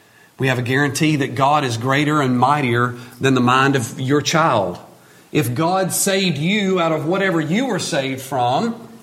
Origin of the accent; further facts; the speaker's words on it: Alabama, United States; It reminds me when I grew up hunting in South Alabama.